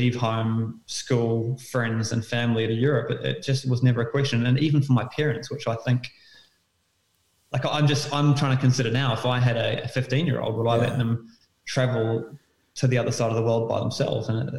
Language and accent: English; New Zealand; But being a New Zealander, like, I'll never forget being at school and having the option to learn another language